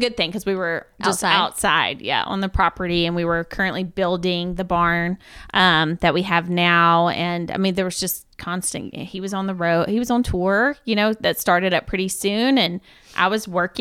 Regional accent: Georgia, United States; Not super traditional, but pretty Southern. My family, we're from Georgia.

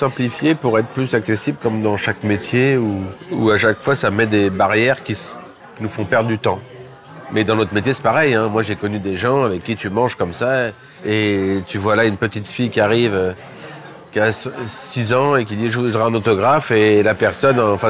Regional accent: Nice, Provence-Alpes-Côte d'Azur, France; also born or lived in Corsica; Bah, Nice et la Corse.

